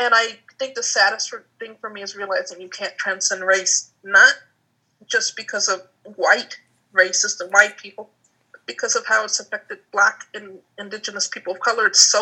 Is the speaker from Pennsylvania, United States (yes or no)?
no; New Orleans, Louisiana, United States; So people always said I didn't sound like I'm from New Orleans, or I didn't sound black. And there's like 9 different dialects in New Orleans, so it's a very rich city linguistically anyhow.